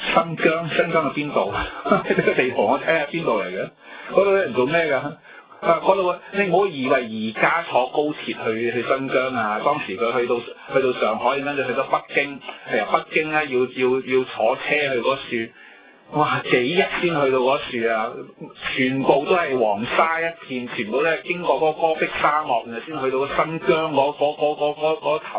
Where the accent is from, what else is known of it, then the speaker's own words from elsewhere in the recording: Hong Kong; 我想我哋从香港嚟，我哋明白呢系咩一回事